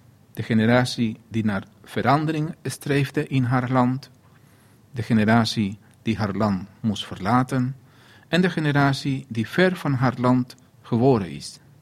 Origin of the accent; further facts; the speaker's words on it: Chile; now in Netherlands; ik ben uit Chili gevlucht, in de tijd dat vluchtelingen wel vreemdelingen waren, maar welkom. Op een koude winterdag landde ik samen met mijn familie op Schiphol.